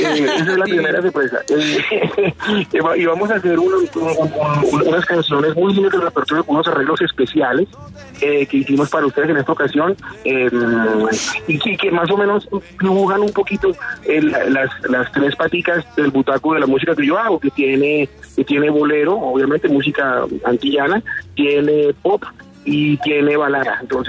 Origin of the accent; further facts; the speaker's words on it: Bogotá, Colombia; Yo soy bogotano